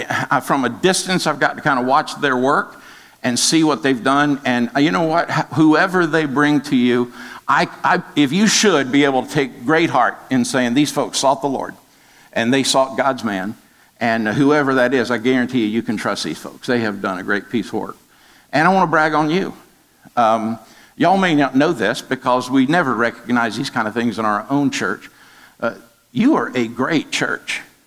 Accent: Atlanta, Georgia, United States; I'm from Atlanta.

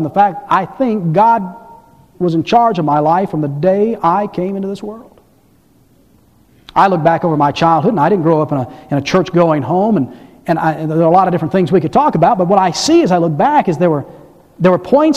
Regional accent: Atlanta, Georgia, United States; born there; The day I was born in Crawford Long Hospital in Atlanta, Georgia

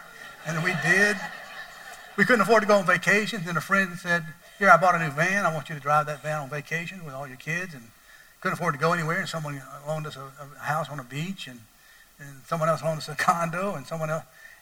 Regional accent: Atlanta, Georgia, United States; born there; I was born in Crawford Long Hospital in Atlanta, Georgia.

